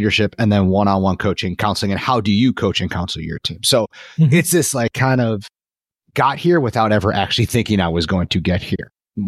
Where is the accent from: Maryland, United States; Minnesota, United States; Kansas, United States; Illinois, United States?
Illinois, United States; Chicago; I'm from the Chicago area. So Bears, Bulls, Cubs, Blackhawks, Sky.